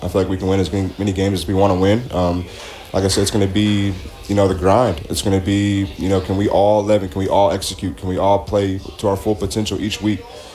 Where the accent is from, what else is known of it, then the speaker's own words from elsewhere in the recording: Spearman, Texas, United States; Spearman, Texas.